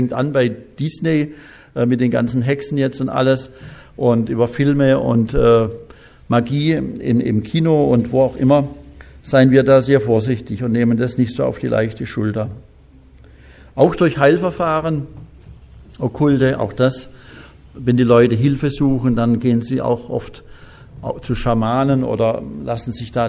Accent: West Germany, Germany; Ich bin auch ein Wessi, ich darf das sagen.

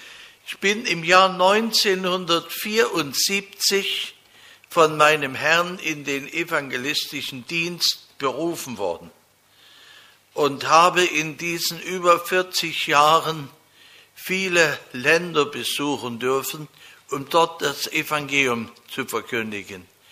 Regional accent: Vielau, Saxony, Germany; born there; also born or lived in Kirchberg; now in Rebesgrün, Germany; Geboren bin ich in Vielau, dann wohnte ich 53 Jahre in Kirchberg.

